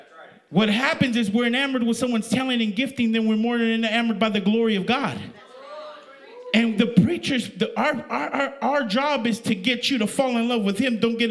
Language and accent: English; West Coast, United States; I come from the West Coast.